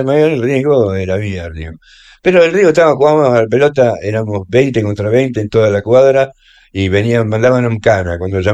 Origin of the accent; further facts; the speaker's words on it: Entre Ríos, Argentina; born there; also born or lived in Santa Fe / La Plata; yo nací en Entre Ríos, en un paso que tuvo él, y después fui a Santa Fe, y ya después cuando vinimos a La Plata